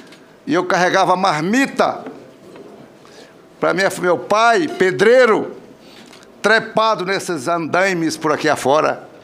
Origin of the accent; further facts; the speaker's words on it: Brasília, Federal District, Brazil; also born or lived in Tocantins / Goiânia / Rondônia; Eu fico dividido entre o norte e o centro-oeste, porque eu sou tocantinense de nascimento, criado em Brasília e Goiânia, e mais tarde fui para Rondônia. Então, sou goiano, tocantinense e rondoniense. Eu sou tudo.